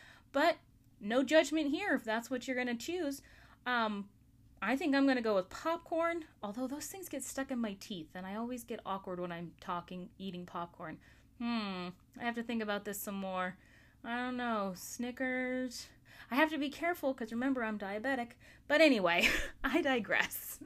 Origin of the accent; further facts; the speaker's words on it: Alaska, United States; I'm a knitter, crafter, mental health therapist, teacher, and explorer of my home state of Alaska.